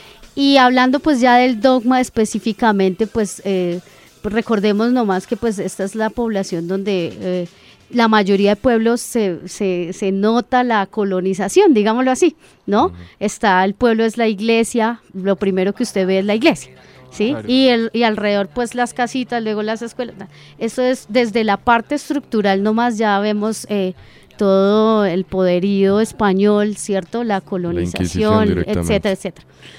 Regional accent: Bogotá, Colombia; soy de Bogotá. Me dijo, a veces se le pega como el acento, en Zamacá tienen un cantadito específico y a veces como que se me pega.

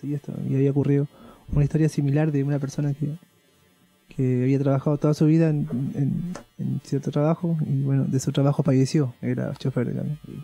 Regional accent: San Antonio, Valparaíso, Chile; ya estoy acá, pero soy de San Antonio

